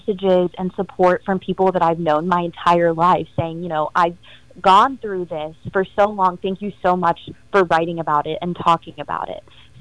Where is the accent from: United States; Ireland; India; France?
India; I'm Indian, I'm dark, and I don't care